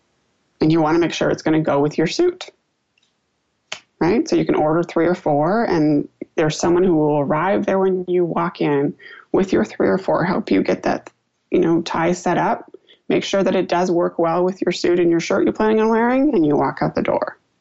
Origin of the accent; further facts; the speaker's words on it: California, United States; I'm from Silicon Valley, so all of my sort of answers are in that context.